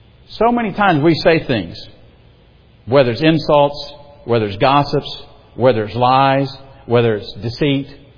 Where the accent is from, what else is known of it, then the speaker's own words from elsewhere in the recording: South Carolina, United States; by the way, in my hometown in South Carolina, you were called by both your names.